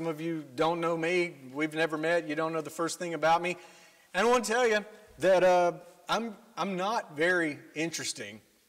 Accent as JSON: {"language": "English", "town": "Winfield", "region": "Alabama", "country": "United States", "said": "I am from Winfield, Alabama, which, you know, I think we got one famous person on our Wikipedia page."}